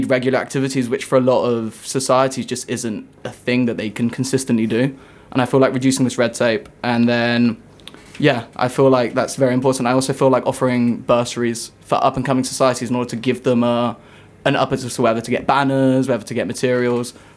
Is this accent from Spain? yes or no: yes; Spain; I'm an international student myself, although I may not look like it. I'm actually from Spain.